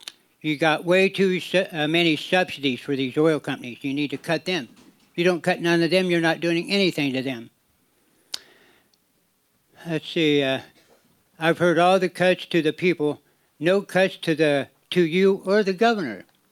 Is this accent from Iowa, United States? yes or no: no; Kasilof, Alaska, United States; I'm from Kusilov, Alaska.